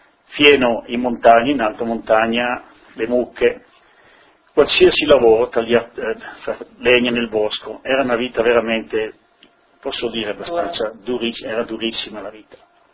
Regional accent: Paularo, Friuli-Venezia Giulia, Italy; born there; sono nato in Friuli, sono nato a Paularo, in Carnia, nella frazione di Villa Mezzo

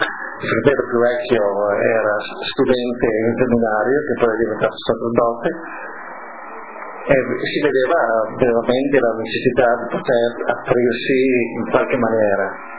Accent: Villa d'Arco, Friuli-Venezia Giulia, Italy; sono nato a Villa d'Arco nel comune di Cosenos, allora provincia di Udine, il 9 maggio del 1983. Sono il quarto di 8 figli.

